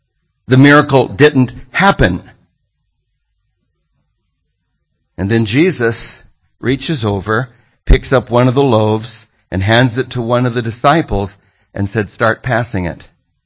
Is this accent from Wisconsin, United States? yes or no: no; Los Angeles, California, United States; I come from Los Angeles. This has got to be a Hollywood miracle.